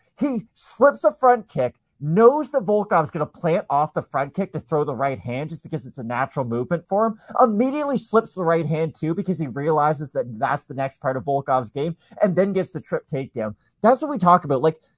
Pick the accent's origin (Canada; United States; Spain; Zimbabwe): Canada; And also, it's a no contest that me as a Canadian does not care about.